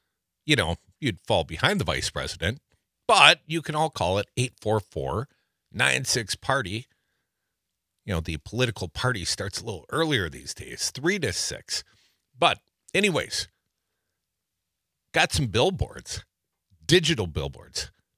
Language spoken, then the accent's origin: English; Madison, Wisconsin, United States; She's coming to Madison, my hometown, next Wednesday.